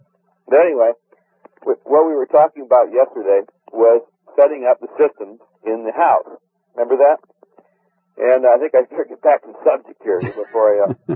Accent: United States

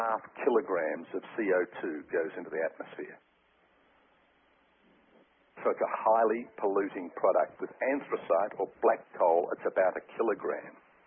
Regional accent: Australia; being Australian and working in Australia

